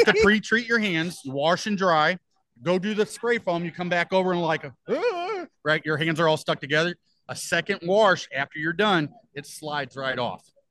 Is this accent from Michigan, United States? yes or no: no; St. Louis, Missouri, United States; We're from St. Louis.